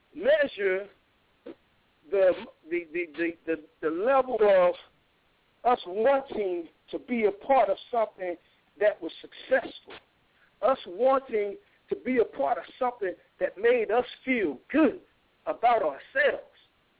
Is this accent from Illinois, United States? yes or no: no; St. Louis, Missouri, United States; growing up in a racist area in St. Louis, everything that I heard the minister say just applied to me. I grew up in the Catholic school.